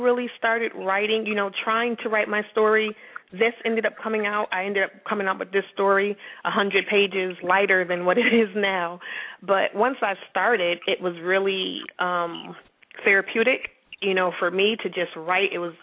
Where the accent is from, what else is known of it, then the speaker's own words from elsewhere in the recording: Massachusetts, United States; We're originally from Massachusetts.